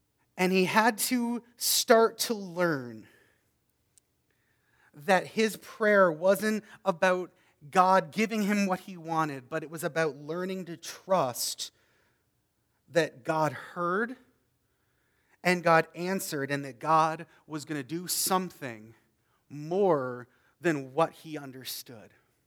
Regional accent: East Coast, Canada; I'm Canadian from the East Coast.

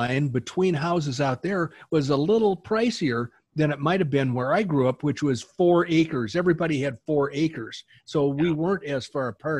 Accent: Oklahoma, United States; Although we're both from Oklahoma.

